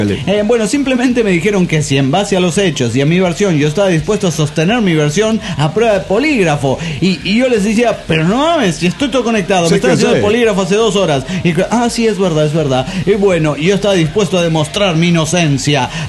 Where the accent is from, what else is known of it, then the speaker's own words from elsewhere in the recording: Veracruz, Mexico; de Veracruz.